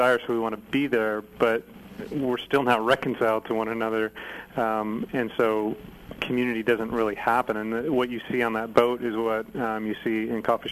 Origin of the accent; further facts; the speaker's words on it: Midwest, United States; I grew up in the Midwest as well, older cities, porches were a big deal.